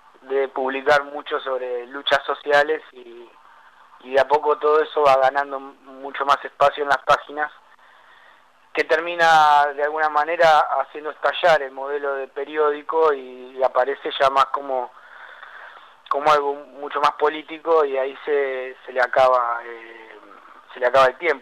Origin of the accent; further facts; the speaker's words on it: Argentina; Nosotros como sociedad argentina experimentamos desde el regreso de la democracia en el 83